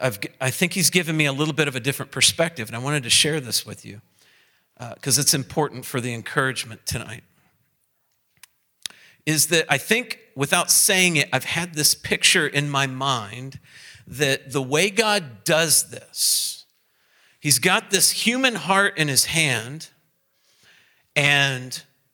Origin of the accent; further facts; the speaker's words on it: Indiana, United States; And I'm from Indiana, I know what flat looks like.